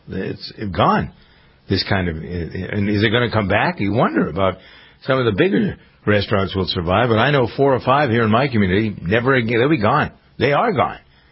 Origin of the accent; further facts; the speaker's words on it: Framingham, Massachusetts, United States; There's a food bank here in Framingham, my hometown